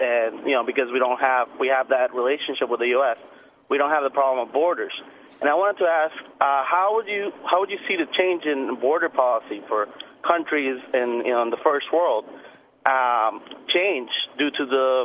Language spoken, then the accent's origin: English; Puerto Rico; now in Boston, United States; I'm from Puerto Rico, a small island in the Caribbean.